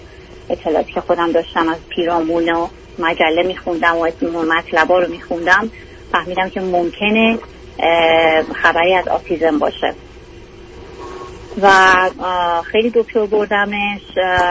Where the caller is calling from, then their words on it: United States; من از امریکا هستم.